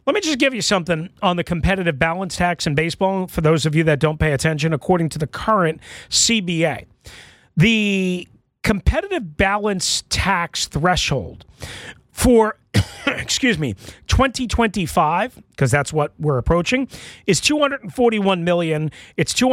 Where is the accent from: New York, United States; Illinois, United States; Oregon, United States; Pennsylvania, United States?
New York, United States; Long Island; When I grew up on Long Island, now this is way back when, my mother was a paranoid maniac.